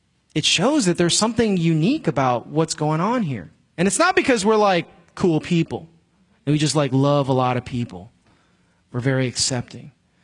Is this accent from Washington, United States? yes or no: no; Chicago, Illinois, United States; I was, you know, from an urban background. I grew up in Chicago and, you know, I was kind of hood or whatever.